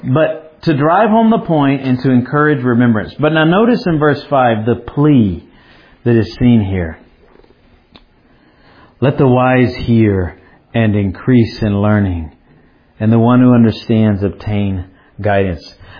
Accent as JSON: {"language": "English", "region": "Alabama", "country": "United States", "tie": "born or raised there", "said": "I grew up in Alabama in the more rural components"}